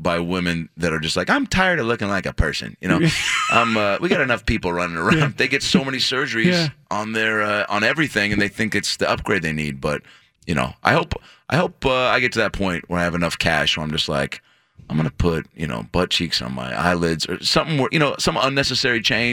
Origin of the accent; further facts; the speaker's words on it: Lake Forest Park, Washington, United States; Born and raised in Lake Forest Park, Washington.